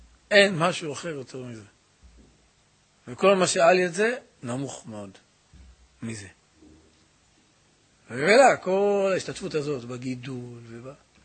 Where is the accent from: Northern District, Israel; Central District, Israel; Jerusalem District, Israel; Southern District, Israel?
Jerusalem District, Israel; Jerusalem; אנחנו ירושלמים לא מכירים את זה כמעט